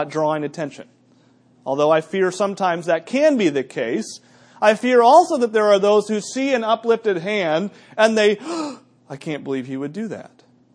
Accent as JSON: {"language": "English", "region": "New England", "country": "United States", "tie": "born or raised there", "said": "Now, personally, you know me. I grew up in New England."}